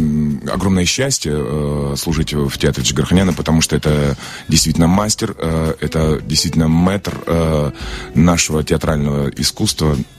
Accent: Donbas, Ukraine; А еще открою секрет, я родом из Донбасса

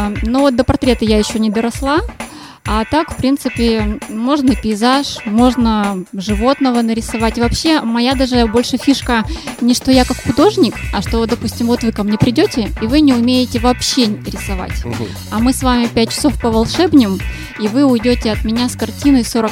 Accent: Arkhangelsk, Arkhangelsk Oblast, Russia; В городе Архангельск.

